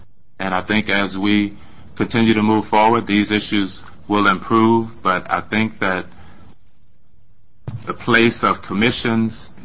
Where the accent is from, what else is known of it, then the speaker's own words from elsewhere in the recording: Tennessee, United States; I've been extremely fortunate since I came to Oregon. I grew up in Tennessee, where the cultures were black and white.